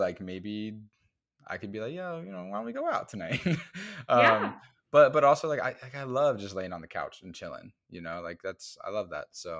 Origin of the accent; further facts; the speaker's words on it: Midwest, United States; Like, I'm from the Midwest. Like, we, you know, are pretty simple people.